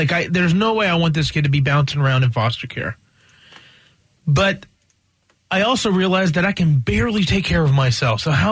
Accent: Roanoke, Virginia, United States; got an interesting letter from the Virginia Department of Social Services back in Roanoke, Virginia, my hometown.

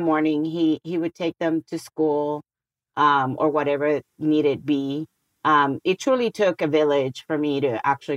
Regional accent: Puerto Rico; also born or lived in San Francisco, United States; I was born and raised in Puerto Rico.

